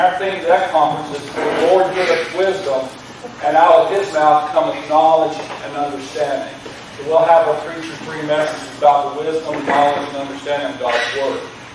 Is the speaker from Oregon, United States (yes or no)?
no; Virginia, United States; Now, I am from Virginia, so give me a little grace there.